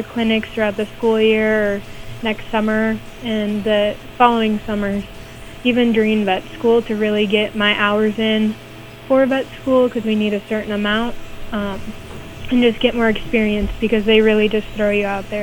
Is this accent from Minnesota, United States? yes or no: yes; Windham, Minnesota, United States; So I'm from here in Windham, Minnesota, and I'm going to school for pre-vet in Brookings, South Dakota at SDSU.